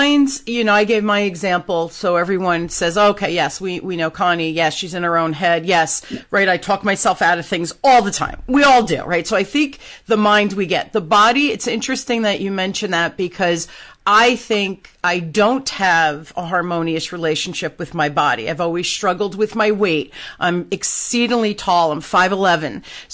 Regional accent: New Jersey, United States; I grew up on the Jersey Shore. You know, my parents bought a house on the water when I was 5 years old.

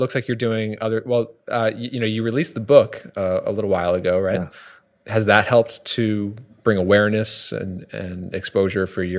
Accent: New York, United States; now in Connecticut, United States; I live in Connecticut now, and I grew up in New York

